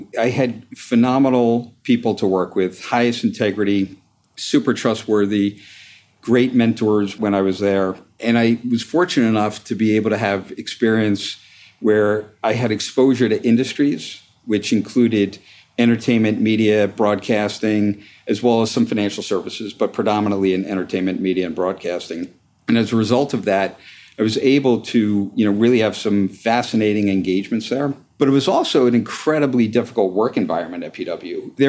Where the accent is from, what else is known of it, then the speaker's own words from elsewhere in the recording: Haworth, New Jersey, United States; So originally grew up in northern New Jersey, small town called Haworth, just north, 20 miles north of New York City. And it was a great place to grow up.